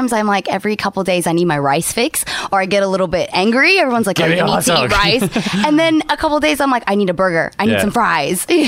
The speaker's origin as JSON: {"language": "English", "region": "Florida", "country": "United States", "said": "I'm from Florida. My mom's Malaysian, so it's summer all year round."}